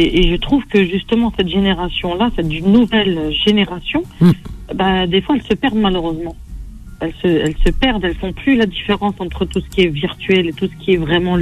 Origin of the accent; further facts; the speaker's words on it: France; born there; Je suis née ici en France.